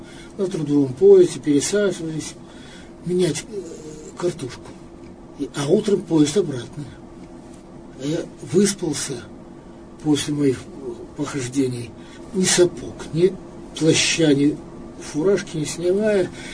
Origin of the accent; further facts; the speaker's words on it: Ural, Russia; Ну, вы знаете, что я родился, вырос на Урале.